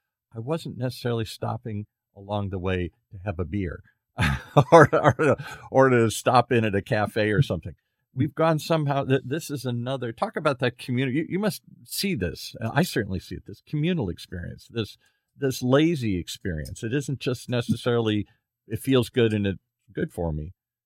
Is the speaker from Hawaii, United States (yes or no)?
no; Michigan, United States; accent: Yankee; I grew up in Michigan and lived in Michigan.